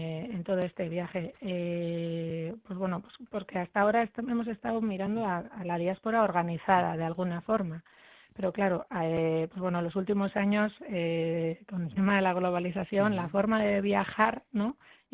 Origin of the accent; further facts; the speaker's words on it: Basque Country, Spain; soy vasca y como persona vasca tengo familia en la diáspora, ¿verdad?, de diferentes generaciones